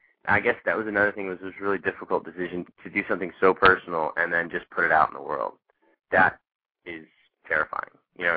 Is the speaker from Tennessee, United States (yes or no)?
yes; Nashville, Tennessee, United States; also born or lived in Chicago; And you know, I grew up in Nashville and loved part of Nashville and didn't love part of Nashville.